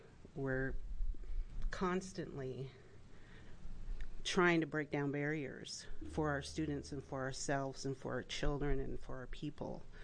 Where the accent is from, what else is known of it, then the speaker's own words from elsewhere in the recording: Warm Springs, Oregon, United States; I'm from Warm Springs, Oregon.